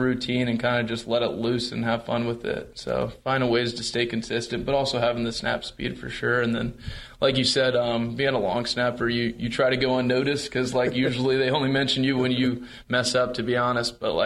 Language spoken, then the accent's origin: English; Columbus, Ohio, United States; growing up in Columbus, Ohio, obviously watching Ohio State, my parents went there